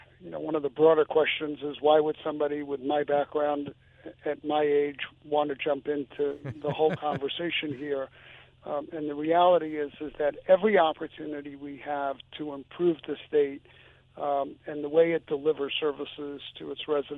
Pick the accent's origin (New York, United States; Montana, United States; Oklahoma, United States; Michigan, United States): New York, United States; Brooklyn; I am from Brooklyn, New York. I know what education was like in the city.